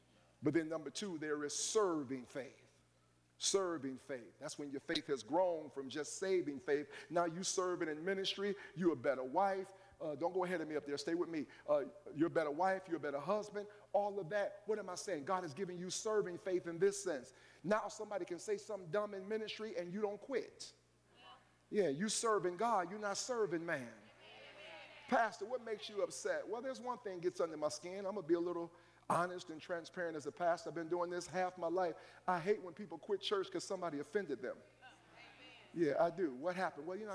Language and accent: English; Longwood, Ohio, United States